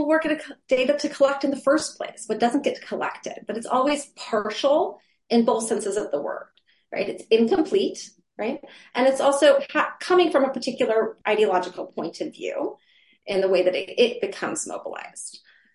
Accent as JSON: {"language": "English", "region": "New Mexico", "country": "United States", "said": "But I am from New Mexico, very proudly from New Mexico. I sometimes joke that it's about 90% of my personality is being from that state."}